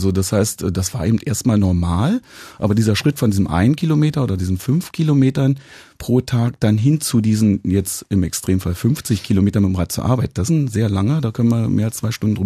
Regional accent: East Germany, Germany; Also ich bin ja Ossi.

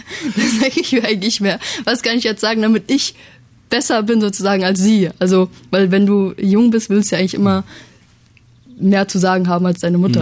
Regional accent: Berlin, Germany; Ich bin ja auch da geboren und aufgewachsen in Kreuzberg, deswegen.

